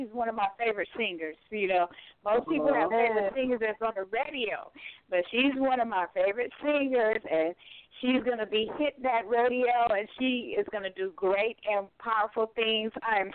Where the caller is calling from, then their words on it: West Covina, California, United States; I'm calling from West Covina, California.